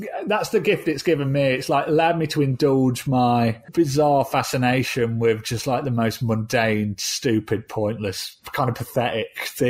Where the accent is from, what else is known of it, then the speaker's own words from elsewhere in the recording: United Kingdom; now in United States; Here's the big thing that's difficult about coming to the US as a Brit